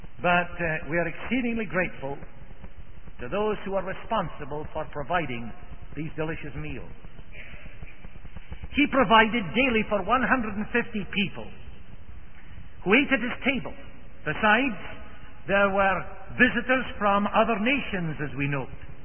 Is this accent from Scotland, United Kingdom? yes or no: yes; Scotland, United Kingdom; I hail from Scotland